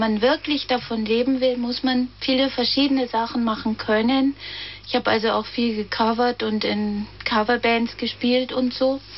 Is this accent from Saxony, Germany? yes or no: no; Berlin, Germany; Genau, ich bin Berlinerin.